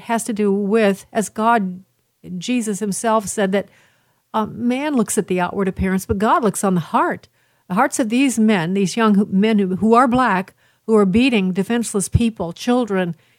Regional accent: Chicago, Illinois, United States; You know, I'm from Chicago where people are gruff and a little abrupt also.

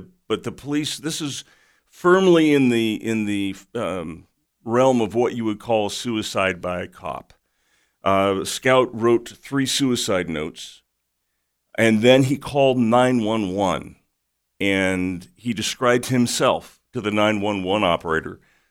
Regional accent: California, United States; also born or lived in Colorado; I'm from California

